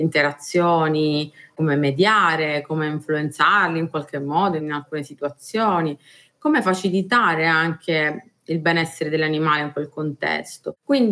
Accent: Palermo, Sicily, Italy; La sensazione che ho da palermitana, che vive qui, insomma, da sempre, no?

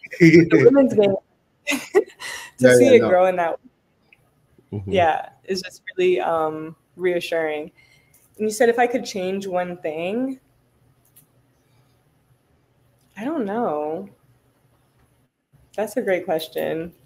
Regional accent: Maryland, United States; Because I'm from Maryland.

